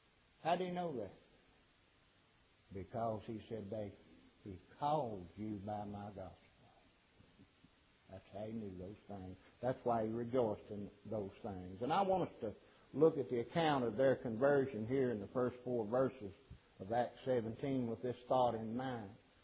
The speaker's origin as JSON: {"language": "English", "country": "United States", "tie": "born or raised there", "said": "And we grew up here in the United States with all these freedoms"}